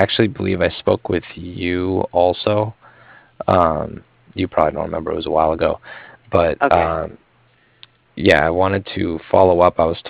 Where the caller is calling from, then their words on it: Cardiff, Wales, United Kingdom; I was calling from Cardiff, and I was calling regarding some financing that he had done with General Electric.